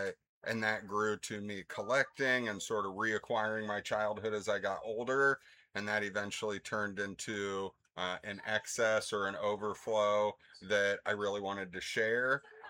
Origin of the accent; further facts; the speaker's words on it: Akron, Ohio, United States; So born and raised in Akron. I actually graduated from Barberton, and I live in like West Akron sort of now. But I worked in Hudson, you know, most of my adult life.